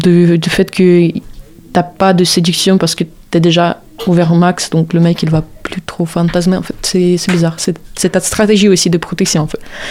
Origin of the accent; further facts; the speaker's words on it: Ukraine; French is a second language; Mais quoi, mec, mais j'ai pas envie de dire oui, je viens d'Ukraine.